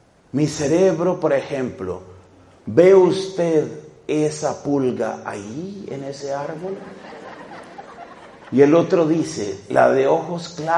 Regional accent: Colombia; en mi país, en Colombia.

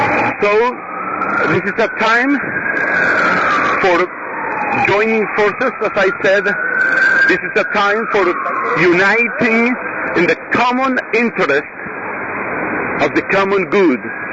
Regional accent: Colombia; now in Dublin, Ireland; I am a priest from Colombia, and well, I'm studying here in Dublin.

